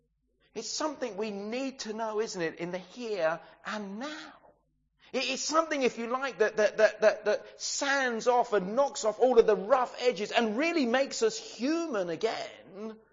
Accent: United Kingdom; After all, we are British.

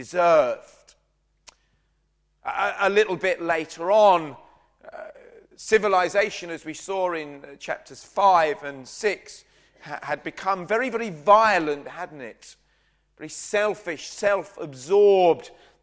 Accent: Brighton, South East England, United Kingdom; I grew up in Brighton, many of you will know, and as I grew up there in a very, very, very liberal part of the world, in the 80s

